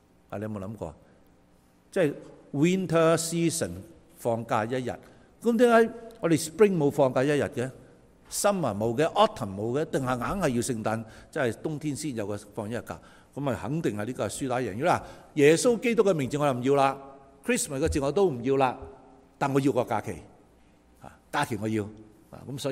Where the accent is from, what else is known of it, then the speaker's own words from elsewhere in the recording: Canada; 其實連呢樣嘢我哋加拿大人、加拿大嘅政客都抵受唔到，係嘛？